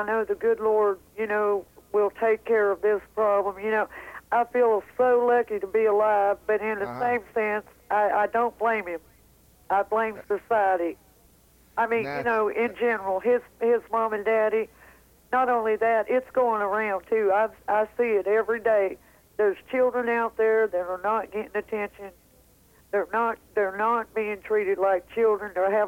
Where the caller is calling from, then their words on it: Mooresboro, North Carolina, United States; I'm calling from Mooresboro, North Carolina.